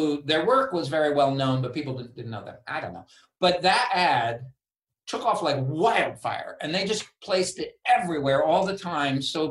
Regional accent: Bedford, New York, United States; also born or lived in Greenwich, United States; And I was born in New York City, but then right after I was born, the family moved to Greenwich, Connecticut, and then just over the border to Bedford, New York. And that's where we grew up until we all went off to school.

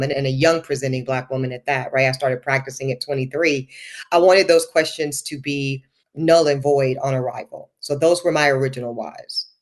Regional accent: American South, United States; speaking about this Black girl she was raising, me … growing up in the American South, that I would have to contend with a lot of preconceptions and misnomers about who I was as a Black woman in America.

